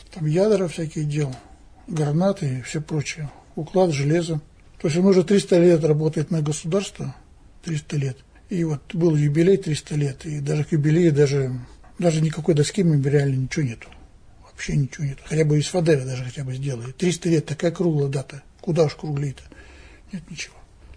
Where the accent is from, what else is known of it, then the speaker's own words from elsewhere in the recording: Uktus, Sverdlovsk Oblast, Russia; Значит, родился и вырос в Уктусе, это моя родина.